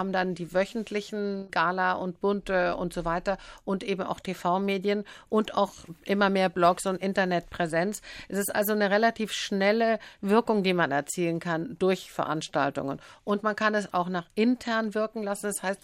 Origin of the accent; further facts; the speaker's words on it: Munich, Bavaria, Germany; Also München zum Beispiel, ich bin ja in München aufgewachsen.